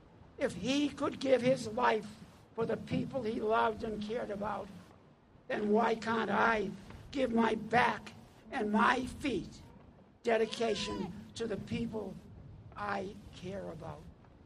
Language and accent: English; United States; Not only am I the son of immigrants, I am a dreamer. When I was a young boy growing up in America in the 1940s and the 1950s, I enjoyed the American dream.